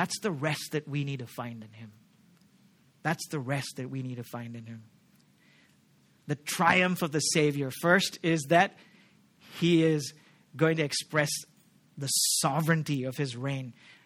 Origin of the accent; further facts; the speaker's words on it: Pune, Maharashtra, India; I'm from Pune, unfortunately.